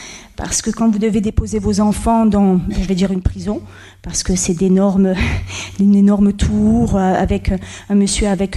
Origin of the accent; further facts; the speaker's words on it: Provence-Alpes-Côte d'Azur, France; nous sommes donc originaires de la Côte d'Azur